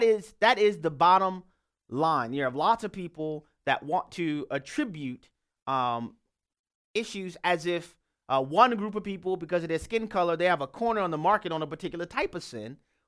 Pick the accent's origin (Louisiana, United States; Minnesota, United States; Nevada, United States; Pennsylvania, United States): Louisiana, United States; We'll go next to Louisiana, my home state, where Kevin is on the line.